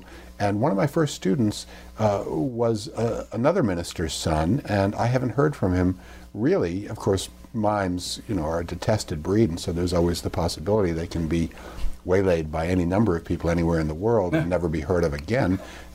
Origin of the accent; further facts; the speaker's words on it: Miami, Florida, United States; I grew up in Miami, Florida, which was a rather bizarre place for anybody to grow up. It's still bizarre.